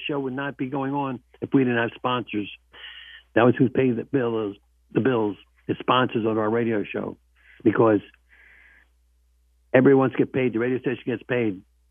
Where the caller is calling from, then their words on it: Palm Harbor, Florida, United States; Calling from Palm Harbor.